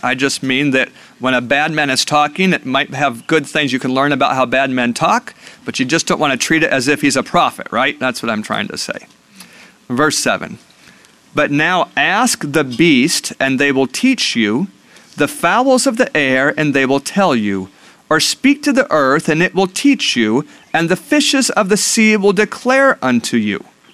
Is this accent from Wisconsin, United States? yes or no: no; Alaska, United States; I grew up in Alaska. Do you know that there are lots of ants in Alaska?